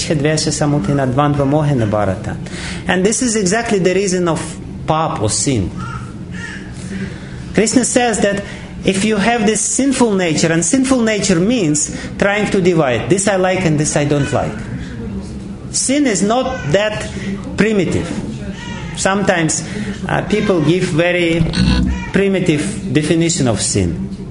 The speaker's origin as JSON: {"language": "English", "country": "Russia", "said": "You know, I'm coming from Russia, this is very much familiar example for me."}